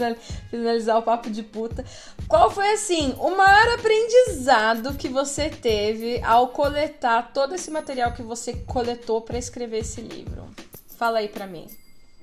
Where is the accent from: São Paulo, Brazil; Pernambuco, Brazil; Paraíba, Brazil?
São Paulo, Brazil; Eu sou do interior de São Paulo, né? Dá pra perceber, porque às vezes eu falo umas portas, assim, umas palavras assim.